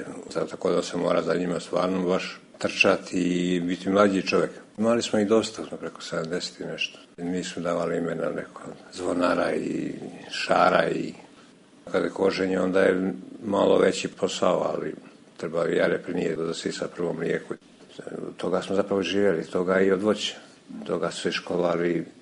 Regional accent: Bijelo Polje, Montenegro; Rođen sam u Bjelopolje kao sedmo dijete, tad se zvala Zemljadnička puća.

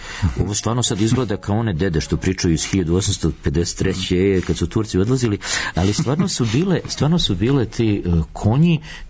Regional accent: Sarajevo, Federation of Bosnia and Herzegovina, Bosnia & Herzegovina; born there; ja sam rođen u Sarajevu, ali nisam toliko živeo u Sarajevu zato što sam, moja baka i moji baka i deda s obe strane su živjeli u Mostaru.

